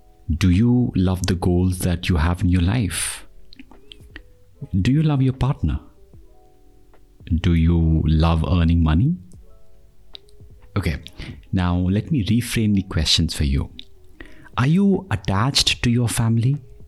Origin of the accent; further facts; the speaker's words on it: Dehradun, Uttarakhand, India; When I was working with Infosys in Chennai, I thought I should move back to my hometown where I can be close to my parents and take good care of them.